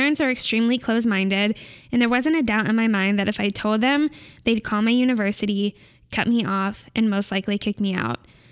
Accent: California, United States; now in Utah, United States; I'm from Southern California. I'm attending school right now in Utah

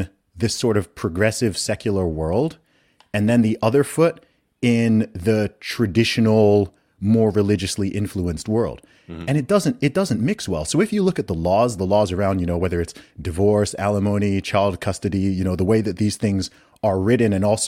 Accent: Saudi Arabia; I'm also from a Nigerian background. I'm not like totally westernized. I grew up in Saudi Arabia in the Middle East.

